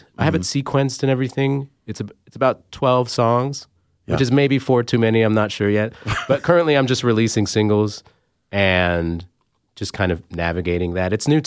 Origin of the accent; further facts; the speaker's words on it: Tacoma, Washington, United States; I grew up in Tacoma, and I've always been pretty partial to the Pacific Northwest.